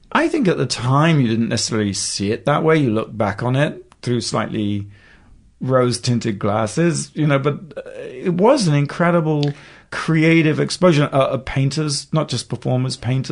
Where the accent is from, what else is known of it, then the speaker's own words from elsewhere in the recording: England, United Kingdom; I'm from England originally.